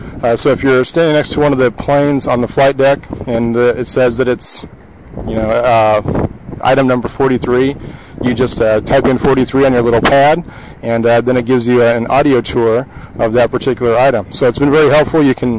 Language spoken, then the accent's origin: English; Midwest, United States; Now, I'm from the Midwest, and so I've been out here a couple days.